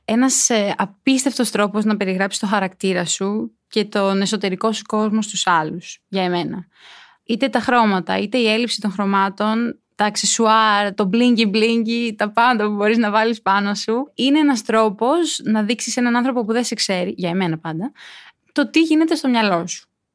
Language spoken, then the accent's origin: Greek; Thessaloniki, Central Macedonia, Greece; είμαι 22 χρονών και σκοπεύω να παραμείνω 22 χρονών για πάντα, γιατί στην ψυχή μου νομίζω είμαι ακόμα λιγότερο. Είμαι από τη Θεσσαλονίκη. Παρόλο που δεν μένω πάντα στη Θεσσαλονίκη, γενικά ταξιδεύω όσο περισσότερο γίνεται.